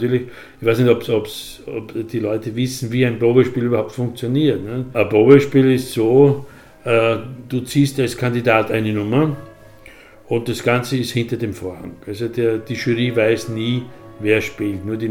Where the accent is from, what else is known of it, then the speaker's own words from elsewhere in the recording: Austria; bei uns in Österreich